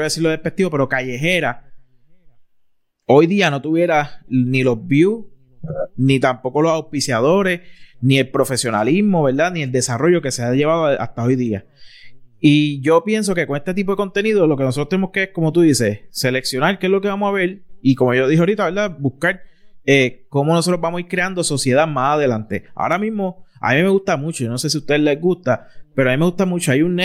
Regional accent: Puerto Rico; como puertorriqueños, nosotros tenemos que identificar qué es lo que nosotros queremos ser

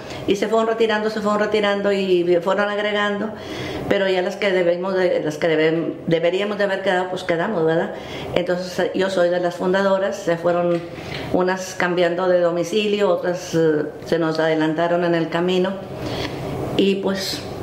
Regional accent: China, Nuevo León, Mexico; porque yo no soy ahí de Hidalgo, ¿verdad? Yo soy de pueblo, de China, Nuevo León.

